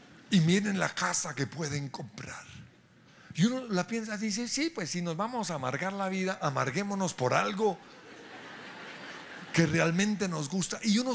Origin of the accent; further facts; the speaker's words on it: Colombia; Como colombiano, como ciudadano, yo tengo que ser fiel con los recursos de la nación.